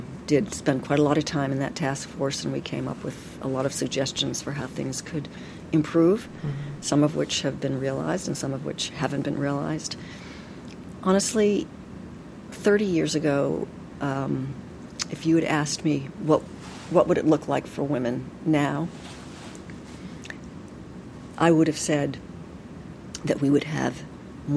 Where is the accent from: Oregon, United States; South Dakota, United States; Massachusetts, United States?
Massachusetts, United States; Brookline; So I grew up in Brookline, and then we moved to Newton to raise the kids. And so this is really my home.